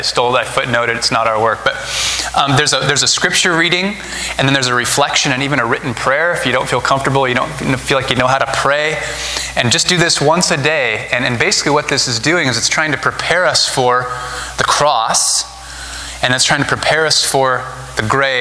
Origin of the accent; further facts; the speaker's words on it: Oregon, United States; also born or lived in Idaho; as Carrie and I have moved back to Oregon. We grew up in Oregon.